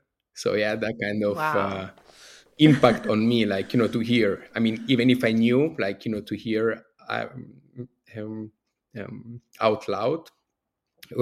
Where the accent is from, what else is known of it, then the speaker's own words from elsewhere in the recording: Italy; now in Tromsø, Norway; I'm from Italy, but I live in the Arctic, in the Norwegian Arctic, in Tromsø, where I spent the last 7 years.